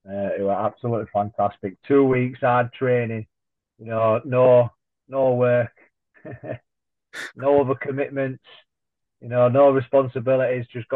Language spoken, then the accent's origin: English; Leeds, Yorkshire and the Humber, United Kingdom; Yeah, so like I'm from Leeds, so I did like to compete on that show because it's quite local